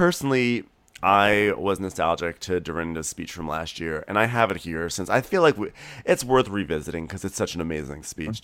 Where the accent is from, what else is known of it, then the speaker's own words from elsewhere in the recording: Massachusetts, United States; Hey, we're from the Berkshires. We're people. We're same people from Block. We grew up in this moment in times and stuff.